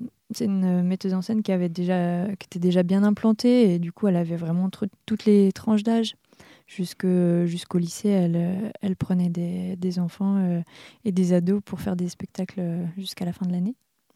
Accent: Auvergne-Rhône-Alpes, France; Moi, je viens de Savoie à la base et c'est un petit village entouré par la Haute-Savoie.

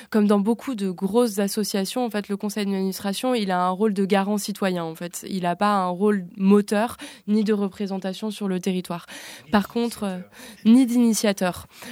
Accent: Paris, Île-de-France, France; je suis parisienne d'origine et je suis arrivée sur le territoire il y a 3 ans maintenant, un peu plus

